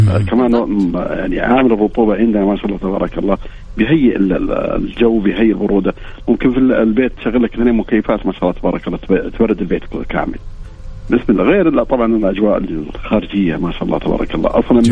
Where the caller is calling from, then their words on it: Jeddah, Makkah Province, Saudi Arabia; أنا من جدة حبيبي.